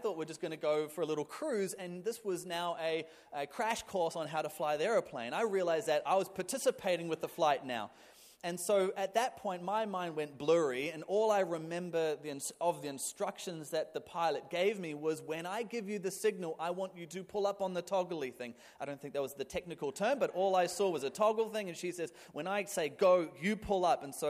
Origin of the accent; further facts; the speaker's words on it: New Zealand; So I grew up in New Zealand. Some of you may have picked my accent already